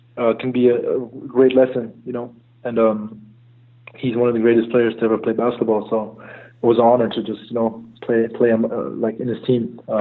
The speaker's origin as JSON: {"language": "English", "region": "Berlin", "country": "Germany", "tie": "born or raised there", "said": "my home city. I love Berlin, and I grew up in Berlin, and that's my home."}